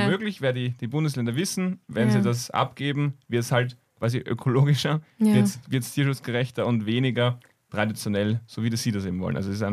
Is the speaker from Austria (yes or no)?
yes; Lower Austria, Austria; Ich bin aus dem Waldviertel. Es gibt bei uns aber de facto nur Fichtenmonokulturen.